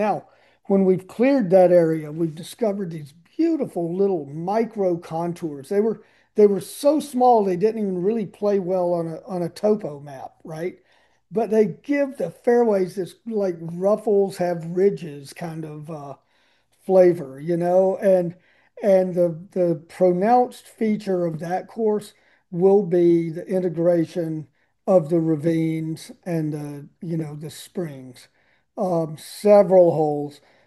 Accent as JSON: {"language": "English", "region": "Colorado", "country": "United States", "also_born_or_lived": "Georgia", "lives_now": "New Orleans, United States", "said": "I'm currently living in New Orleans, but I'm from Colorado originally. I'm from Georgia back before that. Old, well-traveled, right?"}